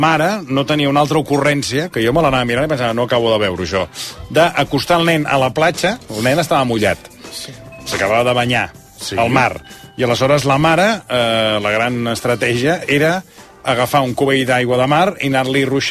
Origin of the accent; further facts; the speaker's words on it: Pollença, Balearic Islands, Spain; quan era petit a Mallorca, al port de Pollença.